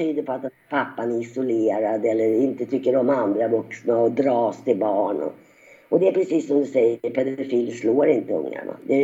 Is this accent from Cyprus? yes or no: yes; Northern Cyprus, Cyprus; När jag är hemma på norra Cypern så ser jag män ruska upp ungar i huvudet